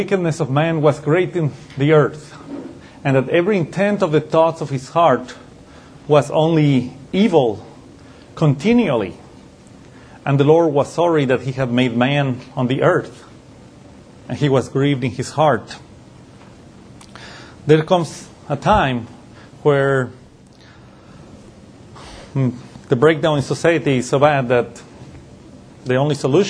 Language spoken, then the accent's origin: English; Mexico; now in United States; At least when I was in Mexico, I grew up in Mexico